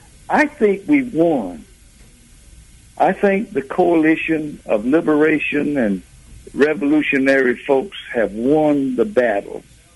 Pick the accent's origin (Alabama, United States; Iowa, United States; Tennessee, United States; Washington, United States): Alabama, United States; I'm way down here in Alabama, you know, where they had that wonderful election. I'm down here. This is my home state.